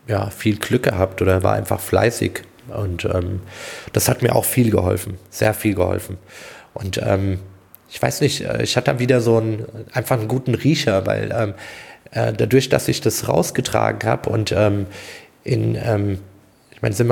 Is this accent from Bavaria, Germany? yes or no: yes; Regensburg, Bavaria, Germany; Und ich komme aus Regensburg.